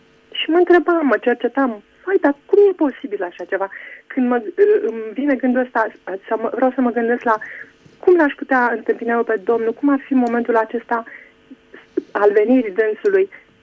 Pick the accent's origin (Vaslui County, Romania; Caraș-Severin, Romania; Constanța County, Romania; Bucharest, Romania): Bucharest, Romania; sunt din București.